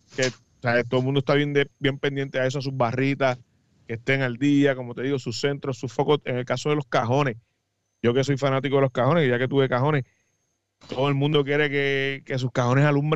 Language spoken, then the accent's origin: Spanish; Puerto Rico; como boricuas que somos, dejamos todo para último.